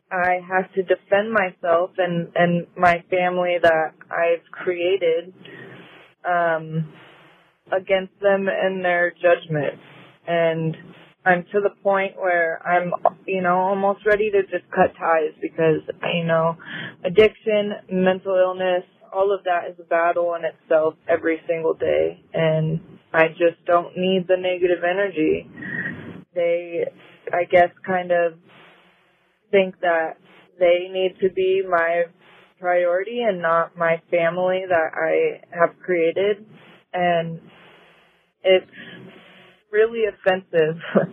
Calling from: Oregon, United States; I'm from Oregon.

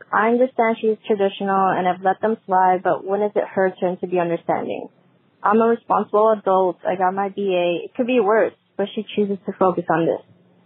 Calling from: California, United States; from California, and I need some advice on having such a narrow-minded parent.

